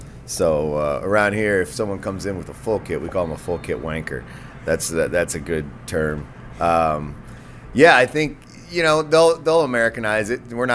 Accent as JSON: {"language": "English", "town": "Kansas City", "country": "United States", "tie": "born or raised there", "said": "I grew up in Kansas City."}